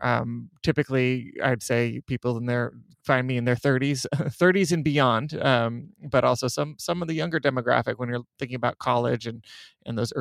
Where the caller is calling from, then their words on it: Seattle, Washington, United States; So I'm dialing in from Seattle, Washington, in the upper north left corner of the United States.